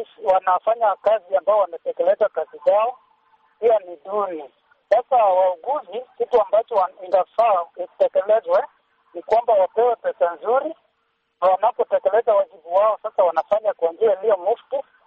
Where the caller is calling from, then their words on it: Migori County, Kenya; natoka eneo la Godingoche, jimbo la Migori nchini Kenya.